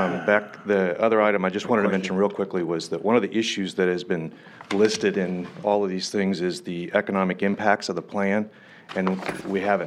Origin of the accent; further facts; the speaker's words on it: Campo, California, United States; I'm a rancher from Campo.